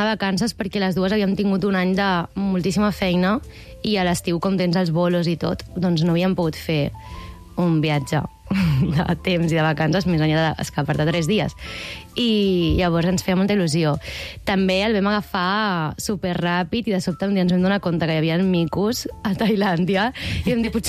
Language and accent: Catalan; La Roca del Vallès, Catalonia, Spain; Jo sóc de la Roca del Vallès, però faig Montsell. Poca vida al poble.